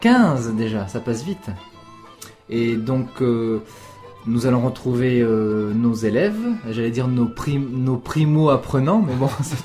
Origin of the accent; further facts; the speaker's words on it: France; ça permet d'éliminer les fautes que nous, en tant que Français, on peut faire